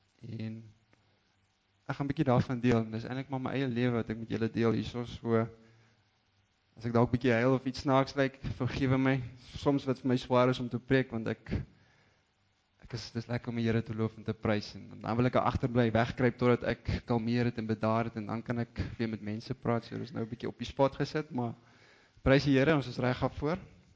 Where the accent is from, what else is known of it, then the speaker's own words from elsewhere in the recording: Grootfontein, Otjozondjupa, Namibia; also born or lived in Windhoek; now in South Africa; En ja, ek is gebore in Namibia, grootgeword Grootfontein, Chimep en basies in Windhoek gaan matrikuleer en toe op Stellenbosch gaan swat.